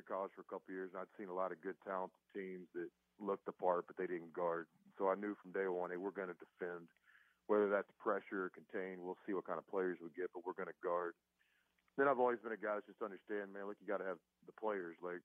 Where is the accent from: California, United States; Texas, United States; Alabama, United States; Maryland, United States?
Texas, United States; Irving; really close to my hometown, Irving.